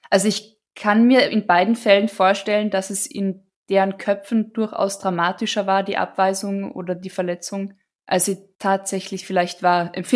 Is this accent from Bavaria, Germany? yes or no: yes; Bavaria, Germany; Ist mir wurscht, ich komme aus Bayern